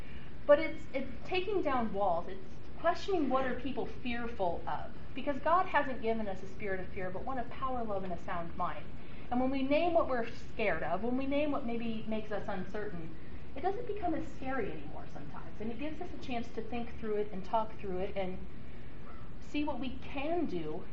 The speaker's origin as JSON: {"language": "English", "town": "Nashville", "region": "Illinois", "country": "United States", "tie": "born or raised there", "said": "But in Nashville, Illinois, where I grew up, big deal."}